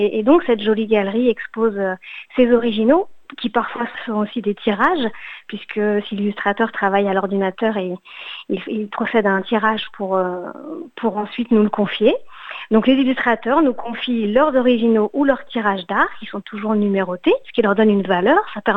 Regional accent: France; moved away as an adult; now in Australia; je suis française et que j'ai eu une galerie en France pendant quelques années

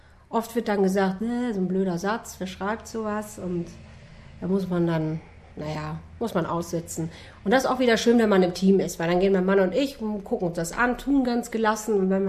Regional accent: Lower Saxony, Germany; das spielt in meiner Heimat in Ostfriesland, aber auch ein Krimi.

